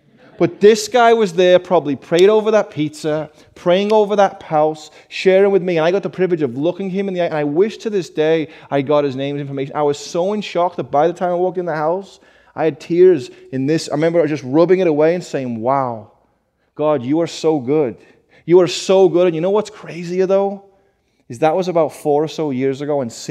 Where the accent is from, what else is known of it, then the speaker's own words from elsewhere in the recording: Liverpool, North West England, United Kingdom; also born or lived in California; I have to think, growing up in England, five doors down from a humongous